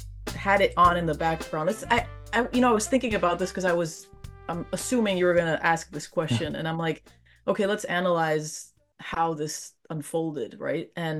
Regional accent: Spain; English is a second language; now in United States; I'm from Spain, by the way, so, like, okay. You know, coming to the US, I've been in the Bay Area for 10 years. My mom's American, my dad's Spanish, but I was born and grew up there.

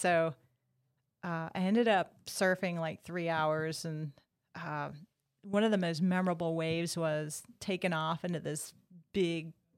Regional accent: Midwest, United States; And I was a swimmer growing up in the Midwest.

